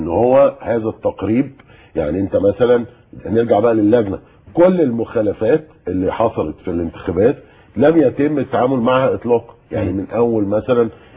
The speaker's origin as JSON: {"language": "Arabic", "country": "Egypt"}